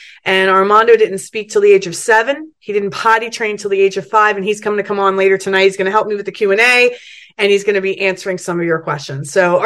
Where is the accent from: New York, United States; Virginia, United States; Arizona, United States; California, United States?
New York, United States; I am from New York, but today I am coming to you from Florida. We spend every year this time of year in Florida.